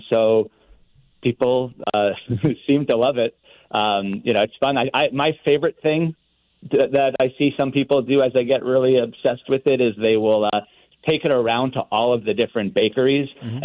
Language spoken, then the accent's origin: English; New York, United States; now in New Orleans, United States; So I'm a New Yorker originally, which makes people, you know, gasp and frown sometimes. But, you know, fell in love with New Orleans and fell in love with king cake, and I've been here for 16 years.